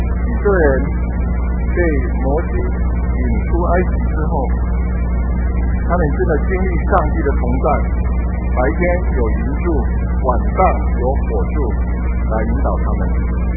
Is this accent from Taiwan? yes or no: yes; Taiwan; 就是我们台湾人幸灾乐祸，也喜欢看到血、血腥腥的场面。